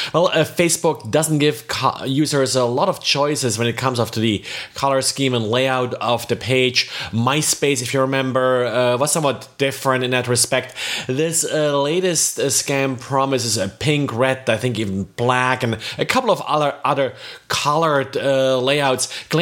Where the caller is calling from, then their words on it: Jacksonville, Florida, United States; I am recording today from Jacksonville, Florida.